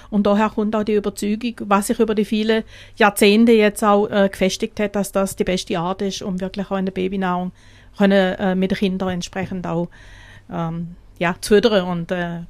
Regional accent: Schopfheim, Baden-Württemberg, Germany; Auch in der Grenzregion, direkt über die Grenze, komme ich aus Schopfheim, also das ist direkt in der Grenzregion.

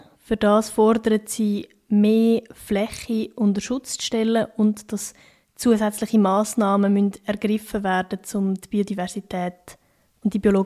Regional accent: Goldau, Schwyz, Switzerland; Das war bei mir die wo ich herkomme, bei Goldau.

